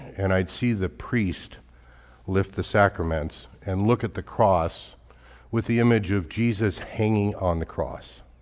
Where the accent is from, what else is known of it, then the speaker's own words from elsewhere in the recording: Oklahoma City, Oklahoma, United States; also born or lived in Southern California; I grew up in Oklahoma City. Has anybody ever been to Oklahoma City?